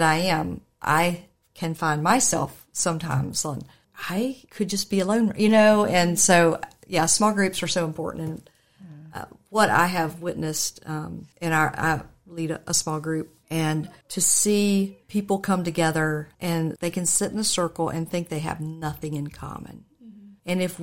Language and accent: English; Dayton, United States; And I guess you grew up in Broadway, and I grew up in Dayton.